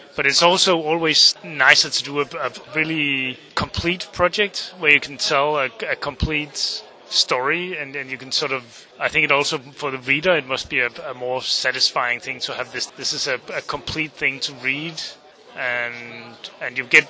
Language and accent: English; Denmark; When I grew up in Denmark, we had a lot of translated French comics